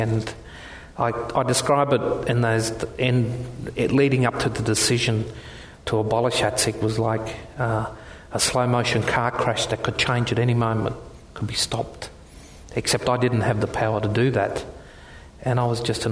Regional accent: Rockhampton, Queensland, Australia; outside my hometown of Rockhampton.

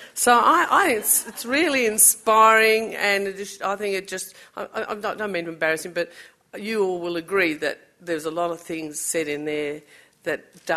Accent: Victoria, Australia; I'm also of Aboriginal and Irish descent. I always say this is not on my business card. Of Aboriginal and Irish descent, I was born and raised in Gippsland, in the Kulin Nation, but have really stronger connections probably with Goombunga country, clan connections there, and with Wiradjuri.

